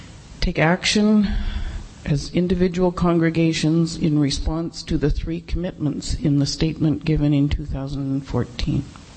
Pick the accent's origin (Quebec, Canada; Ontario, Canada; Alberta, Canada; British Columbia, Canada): Alberta, Canada; Calgary; Her experience was similar to mine growing up in Calgary in the 50s and 60s